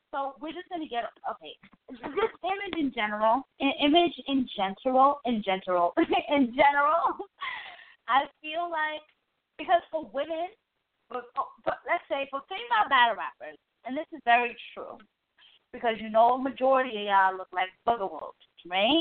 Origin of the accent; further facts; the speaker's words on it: Brooklyn, New York, United States; I'm from Brooklyn. I've seen worse.